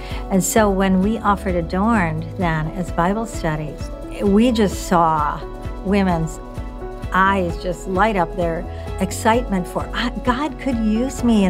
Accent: Appleton, Wisconsin, United States; from Appleton, Wisconsin.

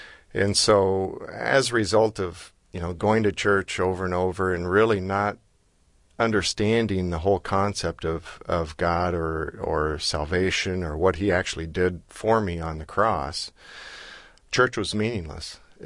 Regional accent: Bloomington, Indiana, United States; Yeah, I was raised in Bloomington, Indiana, and second to the youngest of seven kids in our family

